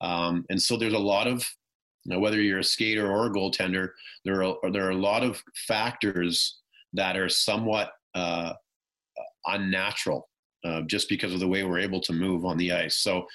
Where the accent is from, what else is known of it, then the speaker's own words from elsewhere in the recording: British Columbia, Canada; Growing up, not too far from Vancouver, I probably grew up about 30 minutes at that point outside of Vancouver.